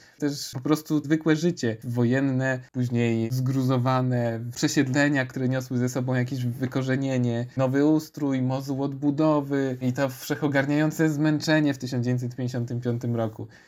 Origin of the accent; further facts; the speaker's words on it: Białystok, Podlaskie Voivodeship, Poland; ja jako autor festiwalu też jestem z Białegostoku